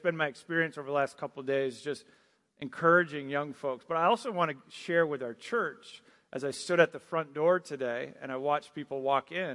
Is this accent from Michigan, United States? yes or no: yes; Manistee, Michigan, United States; I put in my hometown, Manistee, Michigan. And so that's obviously in Michigan.